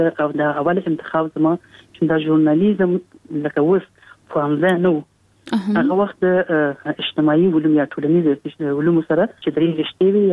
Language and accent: Pashto; Kabul, Afghanistan; ما زه په کابل کې پیدا یم، په دې لاسو د ډیجیټل ورکوم کال کې پیدا یم. لومړی نه مکتب مې په کابل کې